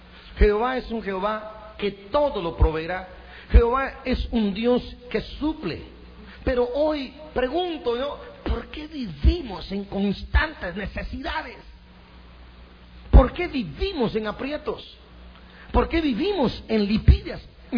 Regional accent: Guatemala; Bueno, usted no es de por aquí, ¿verdad? Me dijo. No, soy, le digo, soy guatemalteco.

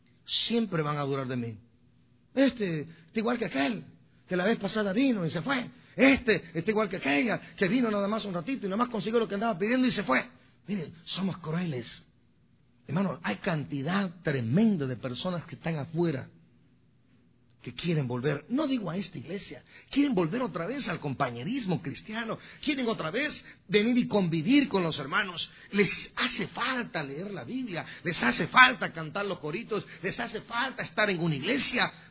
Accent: Guatemala; En mi país, allá buscaban cementerios en Guatemala.

